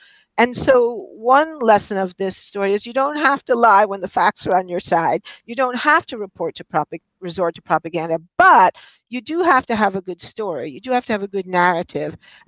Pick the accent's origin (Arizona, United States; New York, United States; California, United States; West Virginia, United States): New York, United States; New York City; I grew up in New York City, where we used to say it was a two-party system, the regular Democrats and the reform Democrats.